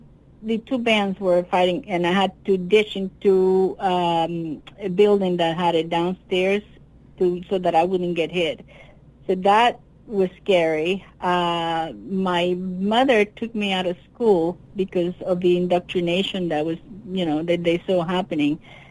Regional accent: Cuba; born there; English is a second language; my passport said Cuba. I was born in Cuba

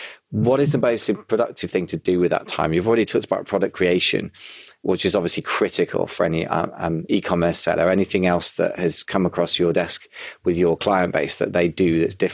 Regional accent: United Kingdom; he's American internet marketer and I'm British internet marketer.

